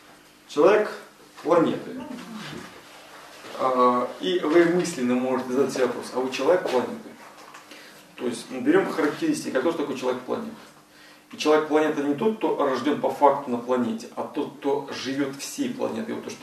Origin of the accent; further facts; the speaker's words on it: Russia; То есть я россиянин, я гражданин, и есть какие-то необязательства, я живу здесь.